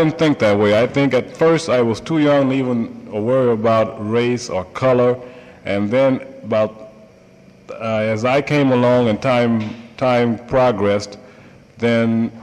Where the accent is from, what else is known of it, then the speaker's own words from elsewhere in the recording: St. Louis, Missouri, United States; I was born and raised around St. Louis, and I used to go to the ballpark quite a lot.